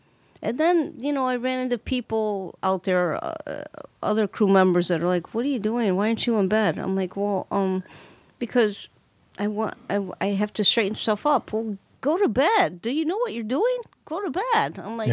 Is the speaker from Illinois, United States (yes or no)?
yes; Chicago, Illinois, United States; I mean, I'm from Chicago. We don't have mountains